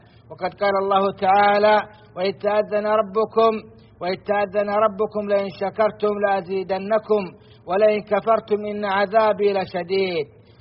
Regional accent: Saudi Arabia; بلادنا السعودية

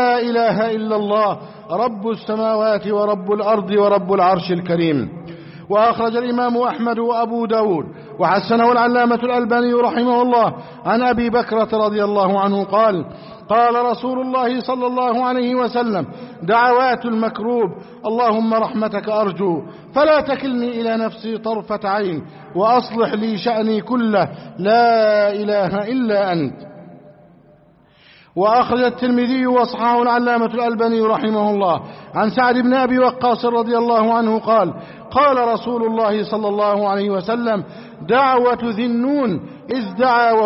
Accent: Egypt; اللهم احفظ بلدنا مصر

